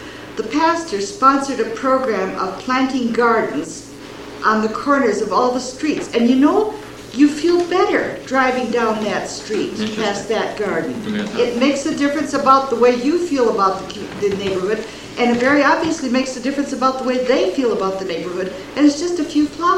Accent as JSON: {"language": "English", "town": "Aurora", "region": "Illinois", "country": "United States", "said": "I come from Aurora is heading toward being the second largest city in Illinois. Has a very, very large Hispanic population."}